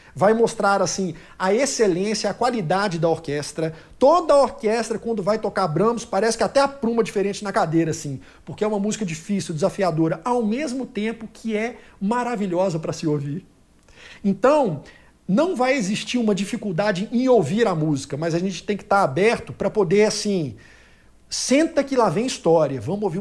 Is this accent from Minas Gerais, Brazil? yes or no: yes; Minas Gerais, Brazil; Sou mineiro, né? Tenho que zelar pela minha natureza, né? Pela minha origem.